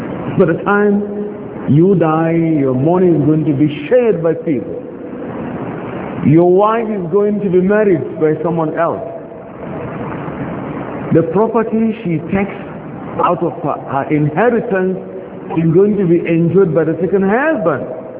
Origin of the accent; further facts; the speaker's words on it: Nigeria; On my way back to my home country, Nigeria, to Kano, I picked an accommodation in Cotonou, the capital of Benin Republic